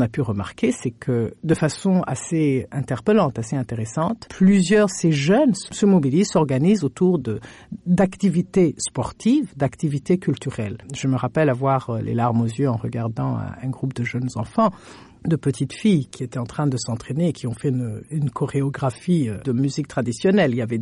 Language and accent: French; Burundi; en tant que Burundaise, en tant que patriote